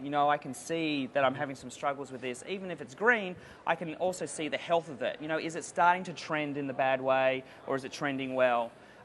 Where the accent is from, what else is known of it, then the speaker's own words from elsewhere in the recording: Adelaide, South Australia, Australia; now in Sydney, Australia; I'm really from Adelaide, but I don't tell many people that.